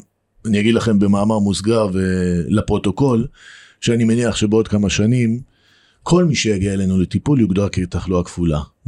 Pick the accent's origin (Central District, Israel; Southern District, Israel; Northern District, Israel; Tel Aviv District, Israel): Southern District, Israel; Beersheba; בעצם זה הגדילה שלי וההתפתחות שלי בבאר שבע. גדלתי בשכונה ד', עם כל הדברים הטובים שבה, ועם כל האהבה שלי כמובן לעיר באר שבע.